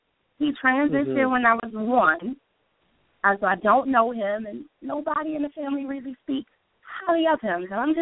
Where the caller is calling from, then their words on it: Atlanta, Georgia, United States; Greetings. … from Atlanta.